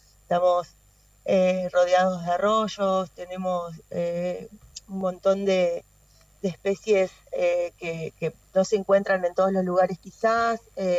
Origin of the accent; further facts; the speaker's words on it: Paraná, Entre Ríos, Argentina; born there; now in La Picada, Argentina; Yo estoy nacida en Paraná.